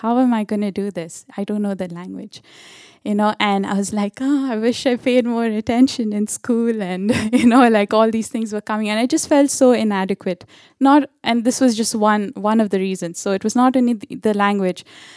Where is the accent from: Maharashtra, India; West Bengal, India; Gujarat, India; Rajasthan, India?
Maharashtra, India; growing up in India, if you grow up in any state and go to a school in India, you have to learn English, you have to learn Hindi, which is the national language, and you have to learn the state language. In my case, it was Marathi.